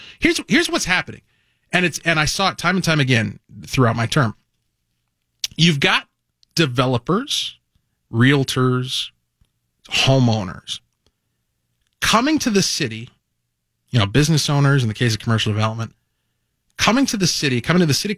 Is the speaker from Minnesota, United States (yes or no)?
yes; Cottage Grove, Minnesota, United States; I grew up in Cottage Grove, and so I spent a lot of time in Woodbury